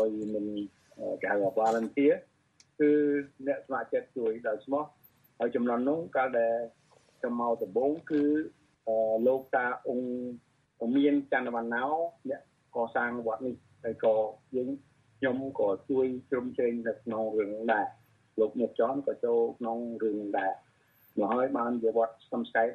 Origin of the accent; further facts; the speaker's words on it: Battambang, Cambodia; ខ្ញុំអ្នកបាត់ដំបង